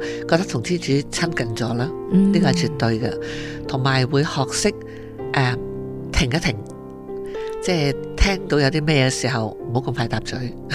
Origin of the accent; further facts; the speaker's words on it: Hong Kong; 譬如我哋喺香港大嘅咧，好多时都会有啲剧场版嘅